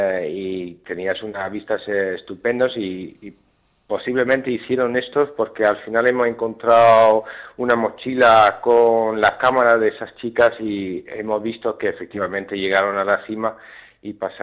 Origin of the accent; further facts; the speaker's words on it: Netherlands; Spanish is a second language; nosotros no hablamos castellano. Y bueno, soy holandés.